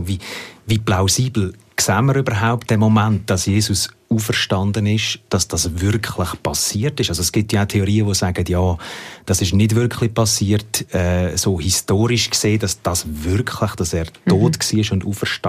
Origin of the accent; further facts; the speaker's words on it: Switzerland; wir haben heute bei uns immer noch den 40. Ostern, der ist bei uns in der Schweiz im Kalender drin.